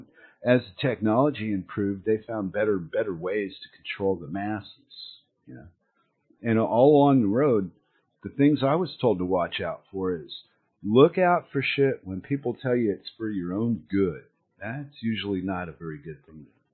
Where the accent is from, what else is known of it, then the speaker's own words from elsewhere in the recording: United States; But I'm American, so I'm trained to be, you know, aware of what's coming around the corner